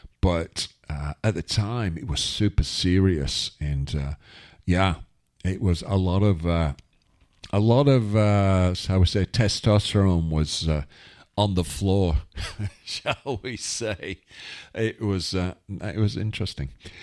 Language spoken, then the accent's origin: English; Wigan, North West England, United Kingdom; something I grew up with back in my hometown of Wigan.